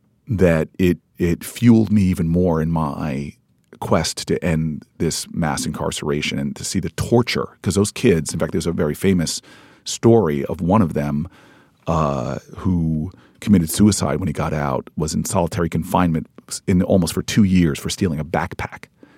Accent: United States; I'm not saying anything but my experience growing up in America.

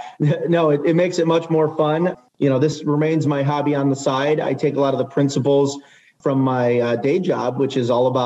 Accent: Michigan, United States

